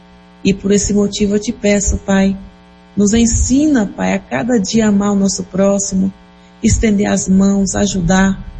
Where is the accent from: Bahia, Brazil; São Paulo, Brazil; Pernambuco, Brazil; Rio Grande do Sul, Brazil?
Bahia, Brazil; now in Rio Verde, Brazil; Até então não sou daqui, eu sou da Bahia, mas assim como eu sei que tem diversas pessoas de outros estados que veio aqui à procura de serviço, estão morando aqui, e eu mesma já vai fazer 5 anos que eu moro aqui em Rio Verde.